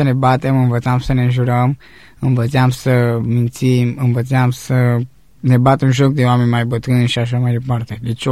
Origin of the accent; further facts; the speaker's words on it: Oltenia, Romania; am crescut și mai ales că am crescut în Oltenia